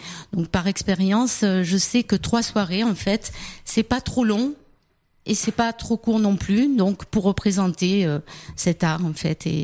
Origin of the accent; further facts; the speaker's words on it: Marseille, Provence-Alpes-Côte d'Azur, France; Moi, je suis originaire de Marseille.